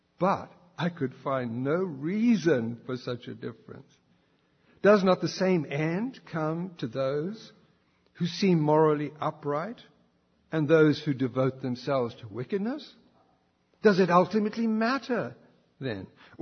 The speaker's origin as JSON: {"language": "English", "region": "England", "country": "United Kingdom", "tie": "born or raised there", "said": "When I was a teenager growing up in England in the 60s"}